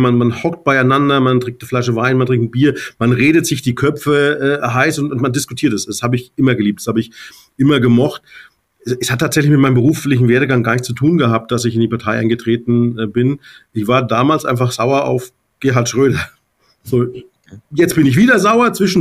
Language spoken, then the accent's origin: German; Schweinfurt, Bavaria, Germany; Ja, also ich stamme aus Unterfranken. Bin auch überzeugter Bayer und Franke.